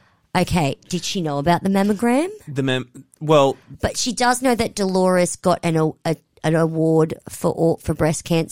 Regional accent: Wollongong, New South Wales, Australia; Oh, yeah, peeps, we're from Wollongong.

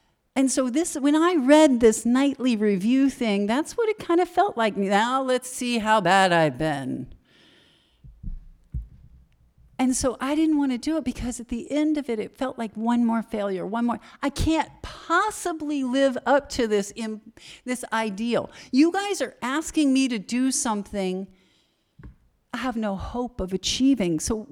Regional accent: Texas, United States; So I'm from Texas

